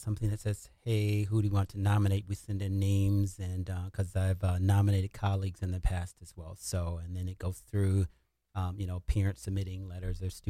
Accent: Mississippi, United States; We grew up in the South, so I was born in Mississippi

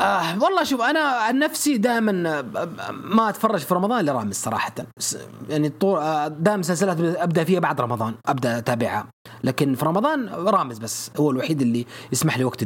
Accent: Saudi Arabia; توقع وتمنى انه يكون في صرف حقيبة عندنا في السعودية

